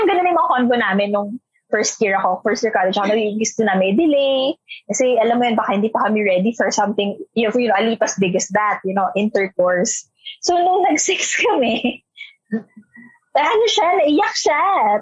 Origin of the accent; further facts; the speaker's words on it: Metro Manila, Philippines; Tapos ako lumaki ako dito sa Metro Manila.